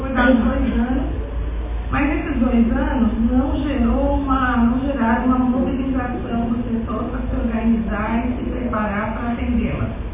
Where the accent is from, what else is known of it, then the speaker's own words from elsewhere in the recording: Paraná, Brazil; now in São Paulo, Brazil; Eu sou paranaense de Vasco, mas estou radicada em São Paulo há muitos anos, onde ainda é muito próximo da minha terra natal.